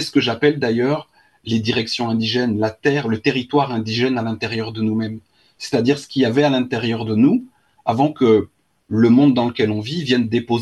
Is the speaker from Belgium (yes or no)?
yes; Charleroi, Wallonia, Belgium; born there; donc moi je suis belge, je suis né à Charleroi, en ville